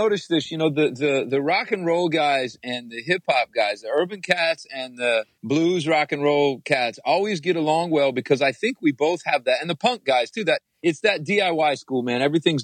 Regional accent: Ypsilanti, Michigan, United States; born there; I was born in Ipsy, man, right outside of Detroit. And I still got great love for Detroit, man.

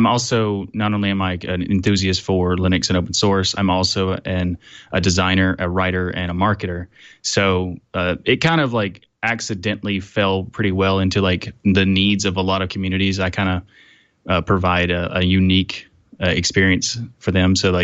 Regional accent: Birmingham, Alabama, United States; I'm from Birmingham, Alabama.

